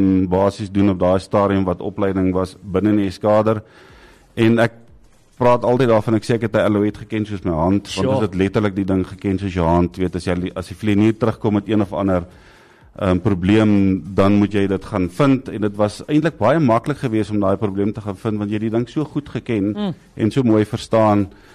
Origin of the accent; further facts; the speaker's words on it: Free State, South Africa; Ek kom van 'n baie klein dorpie, Loekhof, is in die suidwestelike gedeelte van Vrystaat, na waar die Pekalaroodam, of van der Kloofdam, soos wat hy nou vandag bekend staan. Ek het daar groot geword, laerskooljare daar gewees, in hoërskool Bloemfontein toe gegaan.